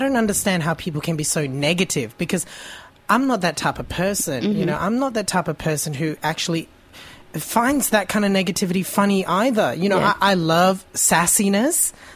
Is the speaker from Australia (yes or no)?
yes; Australia; I find a lot of Australian artists, mm-hmm, because I'm an Australian blogger